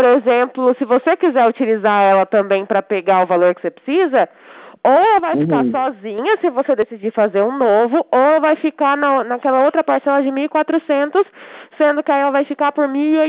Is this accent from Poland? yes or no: no; São Paulo, Brazil; eu sou do estado de São Paulo.